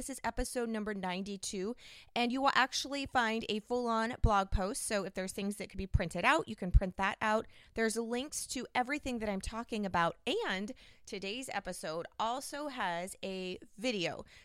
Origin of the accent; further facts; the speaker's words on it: Washington, United States; Y'all from down in the South, where my family hails from, even though I'm from Washington State, which is why you'll catch that y'all coming into my dialect every now and then.